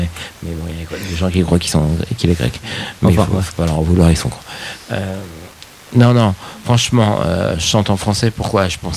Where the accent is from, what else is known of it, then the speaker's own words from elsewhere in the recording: Russia; Déjà, il est pas français, mais moi, je suis russe.